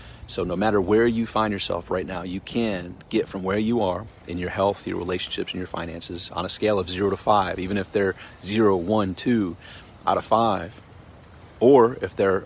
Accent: Rochester, New York, United States; because I'm from Rochester, New York, and I know that feeling when you open the door and there's that snow

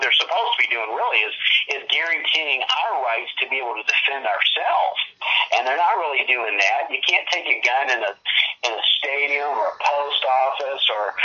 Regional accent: Kentucky, United States; and I'm originally from you guys' neck of the woods. I'm from Kentucky originally.

